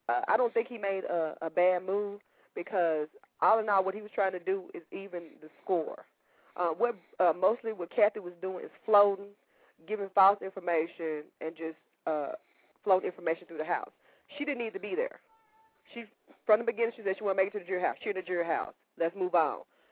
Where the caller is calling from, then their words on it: Mississippi, United States; from Mississippi.